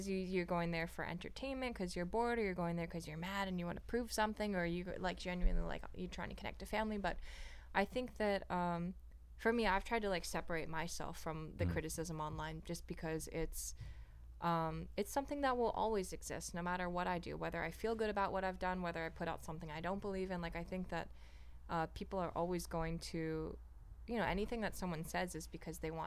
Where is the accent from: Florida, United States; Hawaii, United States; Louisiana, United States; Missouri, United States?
Hawaii, United States; it was crazy to like be in my hometown in Hawaii and have people come up to me